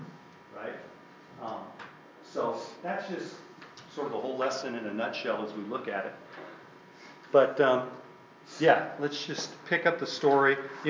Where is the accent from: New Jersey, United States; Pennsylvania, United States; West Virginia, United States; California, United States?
California, United States; because I was just this goofy kid growing up in Southern California.